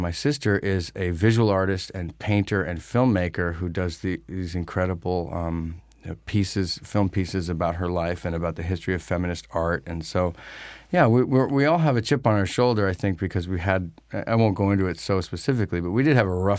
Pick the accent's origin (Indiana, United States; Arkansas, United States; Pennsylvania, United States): Pennsylvania, United States; also born or lived in New York City; In Pennsylvania, and then later in New York City.